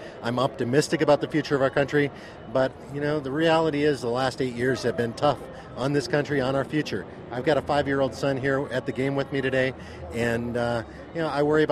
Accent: Santa Barbara, California, United States; also from Santa Barbara, California

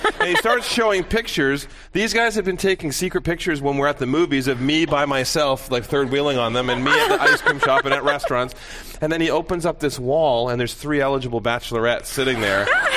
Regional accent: Vancouver, British Columbia, Canada; So we grew up in Vancouver.

